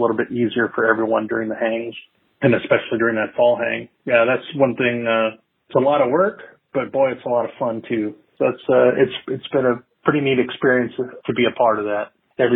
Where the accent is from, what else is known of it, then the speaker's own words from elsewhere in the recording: El Paso, Texas, United States; You know, like I come from El Paso, so... There, no trees.